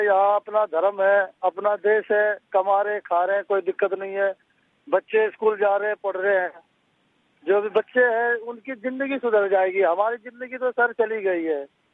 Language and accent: Urdu; Hyderabad, Sindh, Pakistan; moved away; میں سندھ حیدرآباد سے ہوں اور یہ ہے جو وہاں پہ ہمارا دھرم نہیں ہے، ہندو دھرم نہیں ہے،